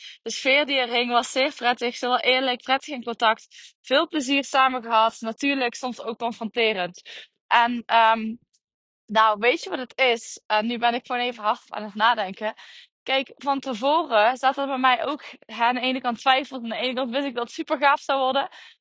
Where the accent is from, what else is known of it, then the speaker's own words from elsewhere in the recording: Limburg, Netherlands; accent: Limburg; Ik kan heel vaak de N niet uitspreken door mijn Limburgs accent.